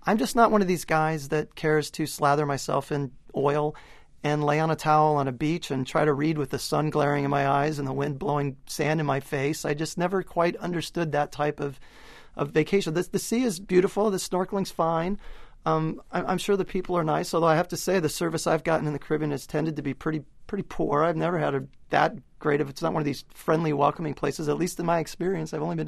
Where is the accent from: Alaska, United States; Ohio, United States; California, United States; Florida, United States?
Alaska, United States; I grew up in Alaska